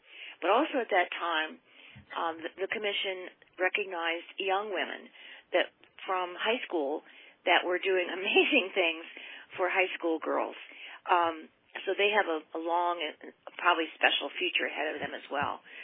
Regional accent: Midwest, United States; moved away as an adult; now in Maryland, United States; Originally, I'm from the Midwest, but I moved out here to teach many years ago. So I've been in Maryland

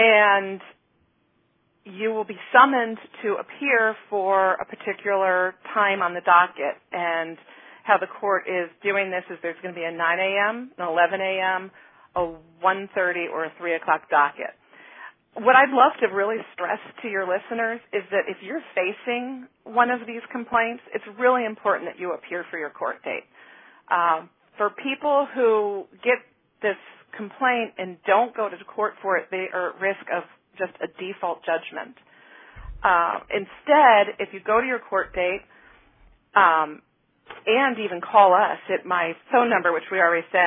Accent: Buffalo, New York, United States; now in Baltimore, United States; I'm originally from Buffalo, New York.

